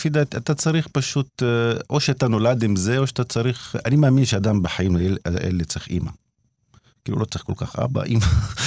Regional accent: Umm al-Fahm, Haifa District, Israel; אני גדלתי באום אל-פחם, משפחה מרובת ילדים, אני הכי קטן, 10 אחים, גדלתי משפחה ענייה

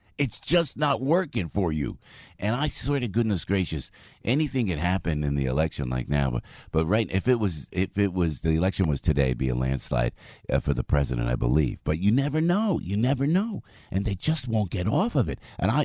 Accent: United States; No, I'm an American. I'm an American who cares about the country

